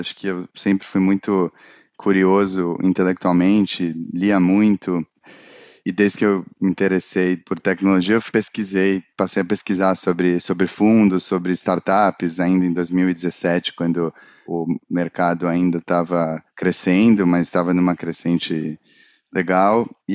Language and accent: Portuguese; São Paulo, Brazil; born there; Mas eu nasci em São Paulo, a maioria da minha família vem de família de médicos, com exceção da minha mãe, e eu estudei aqui em São Paulo